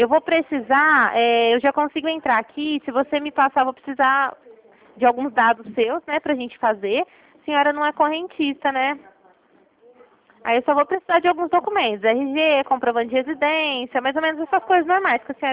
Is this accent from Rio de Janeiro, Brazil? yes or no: no; Ribeirão Preto, São Paulo, Brazil; Não, eu sou de Ribeirão Preto